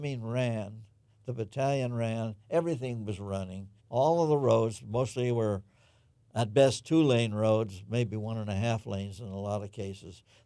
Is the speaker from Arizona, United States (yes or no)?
no; California, United States; I'd growing up in the Bay Area, when I wanted to go to the snow, we waited a nice sunny day and we went up to Long Barn or some other snow resort.